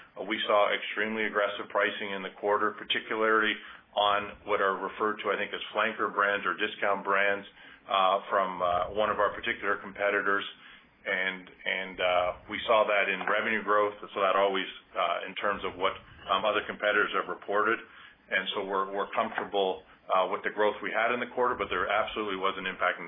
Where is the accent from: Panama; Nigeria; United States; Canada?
Canada; So being born and raised in Canada, I continue to be optimistic that a fair solution is the right solution